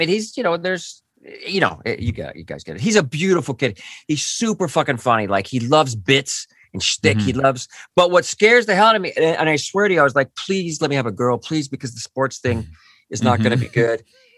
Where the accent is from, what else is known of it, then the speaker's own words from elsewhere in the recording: California, United States; I grew up near Disneyland in Orange County. And I my childhood was there.